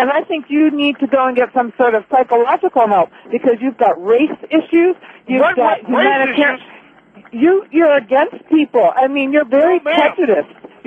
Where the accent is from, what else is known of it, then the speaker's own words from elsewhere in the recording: Canada; No, I'm Canadian. I'm calling from Canada.